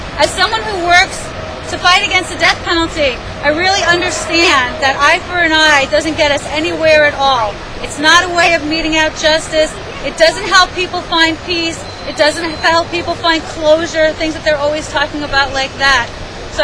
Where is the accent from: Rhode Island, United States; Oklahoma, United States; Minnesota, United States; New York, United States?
New York, United States; Like the second to last person who spoke, I'm also from New York